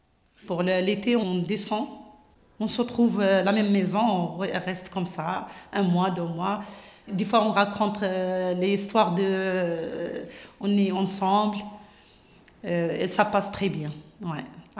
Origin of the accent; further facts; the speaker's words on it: Morocco; French is a second language; moved away as an adult; also born or lived in Spain; now in France; J'ai grandi au Maroc jusqu'à l'âge de 23. J'ai rentré à l'Espagne. J'ai vécu à l'Espagne 3 ans. Après, j'ai marié, je viens ici à la France.